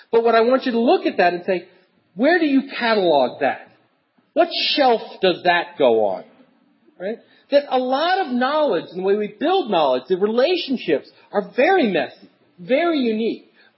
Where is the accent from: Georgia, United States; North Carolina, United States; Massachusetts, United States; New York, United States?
New York, United States; Syracuse; And I'm from Syracuse, and I'm going, it's not snowing, it's a great day, right?